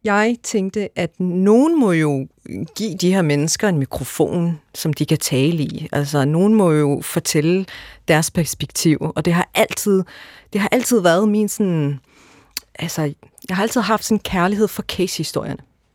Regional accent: Odense, Region of Southern Denmark, Denmark; Jeg er født og opvokset i Vollsmose

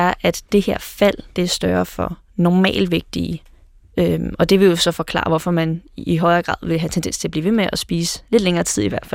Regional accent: Ringsted, Zealand, Denmark; Jeg kommer fra Ringsted Gymnasium. Jeg har altid boet i Ringsted.

